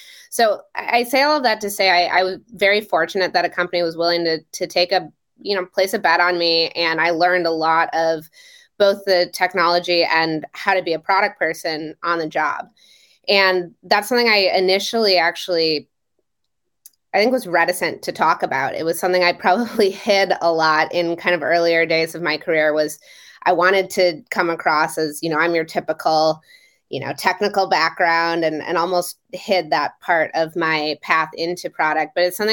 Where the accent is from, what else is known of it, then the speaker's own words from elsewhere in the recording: Minnesota, United States; and was born and raised in Minnesota.